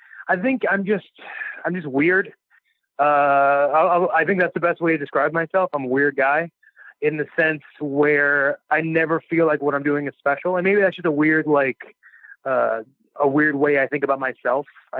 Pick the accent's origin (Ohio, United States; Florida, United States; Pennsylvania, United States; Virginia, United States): Ohio, United States; Cleveland; maybe it's just because I'm from Cleveland and I kind of have a workhorse mentality